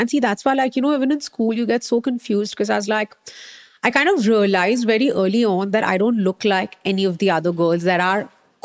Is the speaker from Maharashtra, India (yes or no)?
yes; Mumbai, Maharashtra, India; I grew up in Bombay.